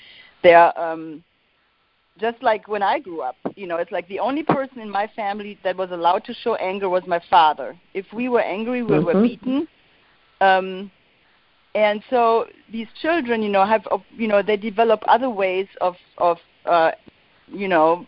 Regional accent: Charleston, United States; I'm from Charleston.

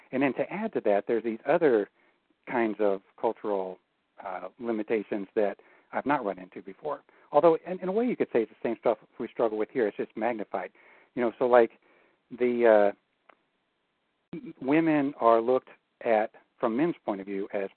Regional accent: Appalachia, United States; I grew up in Appalachia on the East Coast, and the same thing there.

